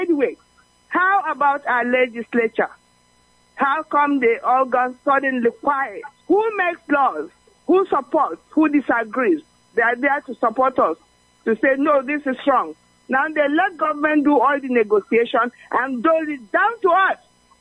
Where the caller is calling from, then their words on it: Delta, Nigeria; I'm calling you from Ila Delta State.